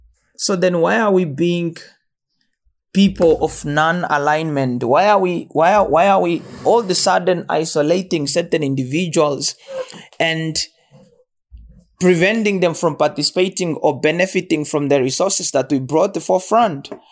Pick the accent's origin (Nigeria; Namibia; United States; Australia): Namibia; just because I'm from Mwangwena, or just because I'm from Ukwaludhi, or because I'm Mbalano, or because I'm a Nama. When do I grow? When do I get better as a Namibian?